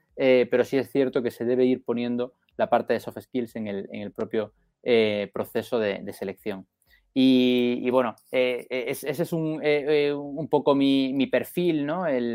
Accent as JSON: {"language": "Spanish", "country": "Spain", "said": "soy el CEO y el fundador de Hirent. Vengo de España"}